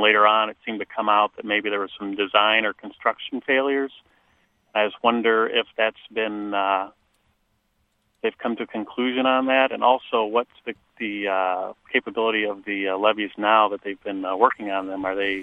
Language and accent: English; St. Louis, Missouri, United States; I'm from St. Louis area, actually, and just the levees are building down there.